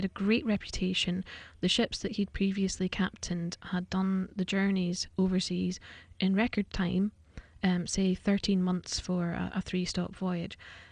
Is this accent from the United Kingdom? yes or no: yes; Scotland, United Kingdom; accent: Scottish; now in Warrington, United Kingdom; I live in Warrington. My accent is Scottish, but I actually live in the northwest of England now.